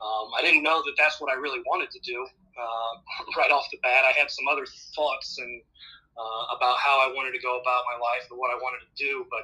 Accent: Ottawa, Ohio, United States; growing up in Ottawa and Glandorf, it's a pretty special town

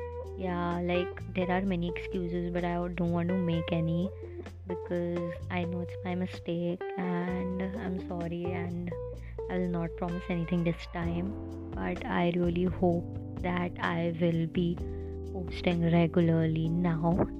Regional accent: India; I'm an Indian brown girl reviewing K-dramas here.

